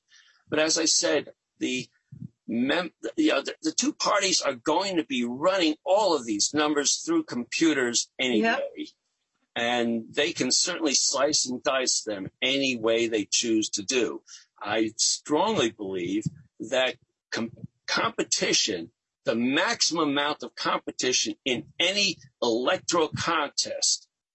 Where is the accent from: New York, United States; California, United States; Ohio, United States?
New York, United States; New York City; I've been civically active since my mid-teens, back when I was growing up in New York City.